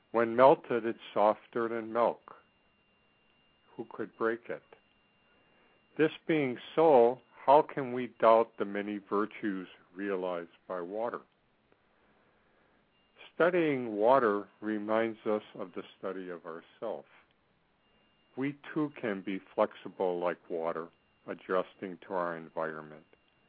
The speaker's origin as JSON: {"language": "English", "region": "Lake Michigan", "country": "United States", "tie": "born or raised there", "said": "Growing up on Lake Michigan, water was always near. My grandfather and my uncles used to cut ice in the river for winter and haul coal."}